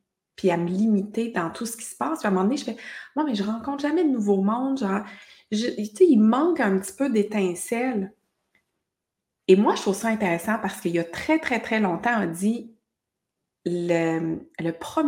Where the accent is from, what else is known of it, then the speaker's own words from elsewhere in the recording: Quebec, Canada; now in Europe; Tu sais, toi, on est du Québec, moi, là, j'habite en Europe, mais on s'en va dans un autre pays